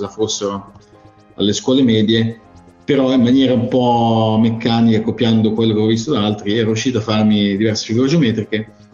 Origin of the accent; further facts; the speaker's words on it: Milan, Lombardy, Italy; E in Italia, sono cresciuto a Milano